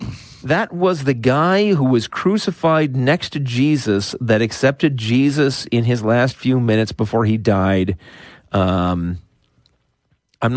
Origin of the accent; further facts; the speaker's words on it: Romania; English is a second language; I am from Romania and was an Orthodox Christian. I'm 27 now.